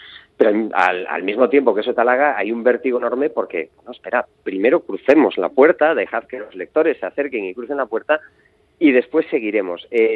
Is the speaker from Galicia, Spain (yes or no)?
yes; Galicia, Spain; pero al mismo tiempo soy muy gallego